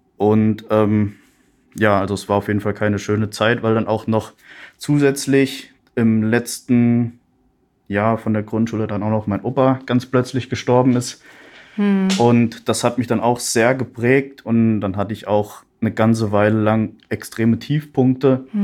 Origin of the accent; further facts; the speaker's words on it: Hesse, Germany; born there; also born or lived in Cologne; Ich bin im Vogelsberg geboren und wohne da auch noch.